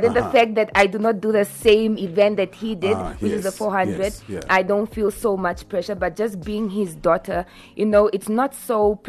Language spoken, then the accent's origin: English; Epalela, Oshana, Namibia; Okay, so I am from the north, the northern region, Oshana specifically.